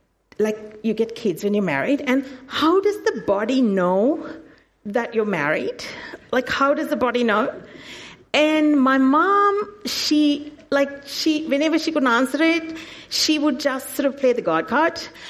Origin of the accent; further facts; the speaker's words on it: Sri Lanka; I grew up in Sri Lanka and in a Catholic family. I was raised a Catholic